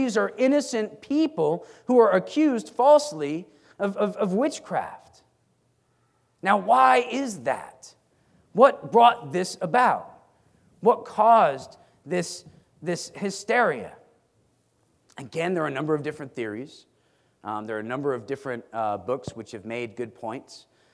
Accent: Stratford, Connecticut, United States; My hometown of Stratford, Connecticut, burned its first witch in 1651, all right?

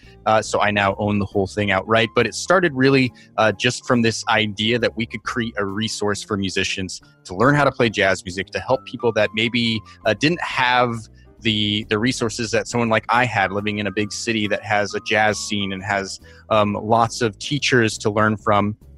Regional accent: New York City, New York, United States; I am from New York City

